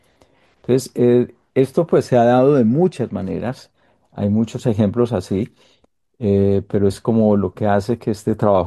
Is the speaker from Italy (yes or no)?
no; Colombia; moved away; yo cuando me fui de Colombia me fui herido, con rabia, con odio, con ganas de venganza.